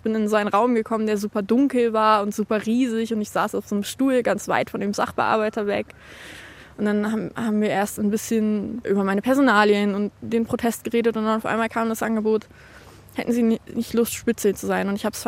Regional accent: Lower Saxony, Germany; ich komme aus der Nähe von Wolfsburg und Braunschweig.

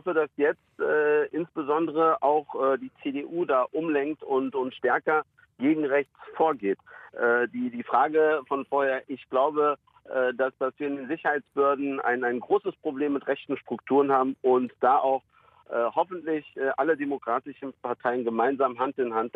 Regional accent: Berlin, Germany; der Süden Neuköllns ist meine Heimat, also ist mein Zuhause. Und ich habe mich da sicher gefühlt, wohl gefühlt.

